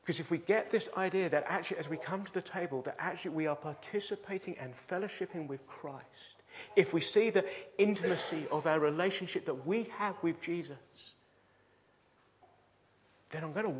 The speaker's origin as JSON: {"language": "English", "country": "United Kingdom", "said": "we drink the cup of tea because we're British, and we"}